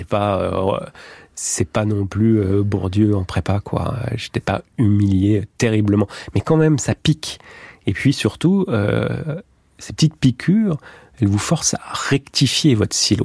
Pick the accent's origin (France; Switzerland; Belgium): France; Grand Est; accent: Vosges; j'ai un accent vosgien et que tout de suite, ça me pose problème